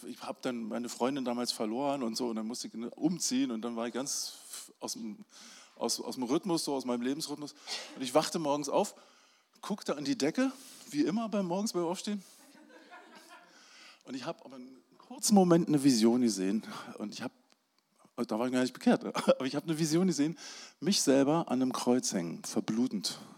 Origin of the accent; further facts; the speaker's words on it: West Germany, Germany; Ich bin ja im Westen groß geworden, da hat man noch viel so christliche Sachen einfach so im Alltag gehabt.